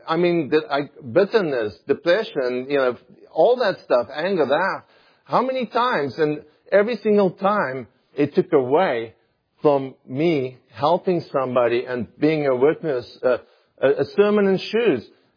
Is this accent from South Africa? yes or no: yes; South Africa; When I grew up in South Africa, we used to go fishing.